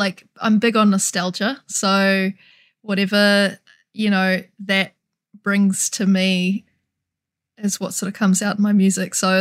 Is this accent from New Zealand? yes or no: yes; New Zealand; I'm from New Zealand. I'm a singer-songwriter.